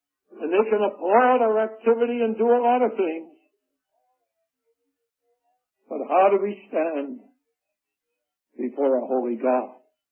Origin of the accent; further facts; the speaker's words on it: Pennsylvania, United States; When I was growing up in Pennsylvania during the Depression, we had chickens.